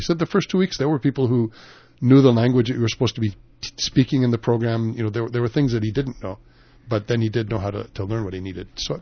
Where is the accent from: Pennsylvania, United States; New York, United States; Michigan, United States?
New York, United States; Bay Shore; born there; I was born in Bayshore Hospital in Long Island.